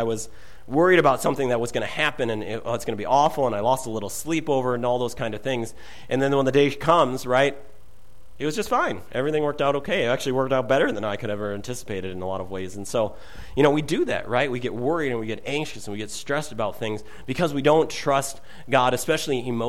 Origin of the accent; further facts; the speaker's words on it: Midwest, United States; most of us, you know, growing up in the Midwest